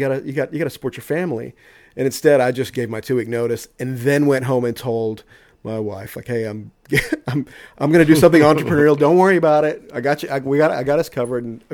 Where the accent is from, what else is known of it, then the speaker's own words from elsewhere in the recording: Austin, Texas, United States; I saw a lot of cool shows with a fake ID growing up in Austin.